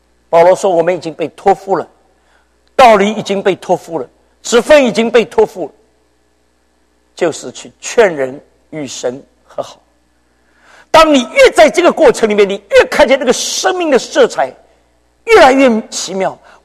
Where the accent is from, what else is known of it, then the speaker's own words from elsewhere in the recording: China; 真的我们中国人巴不得把孩子都送到你们美国去念书